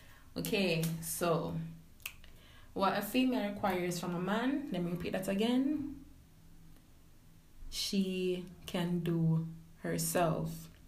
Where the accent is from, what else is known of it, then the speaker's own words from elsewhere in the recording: Jamaica; Because as a Jamaican, as a girl from the country, you buy a man and shoes, man, I go walk out to your life and I'm not gonna look back.